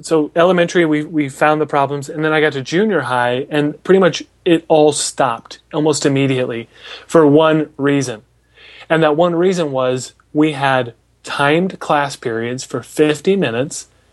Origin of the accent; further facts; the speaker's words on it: Des Moines, Iowa, United States; so it has a special place in my heart because I'm from Des Moines.